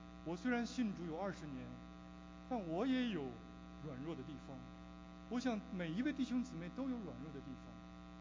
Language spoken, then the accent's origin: Chinese; China; now in Canada; 但我作为一个中国人呢，好像这些犹太人一样，还有一些的包袱没有放下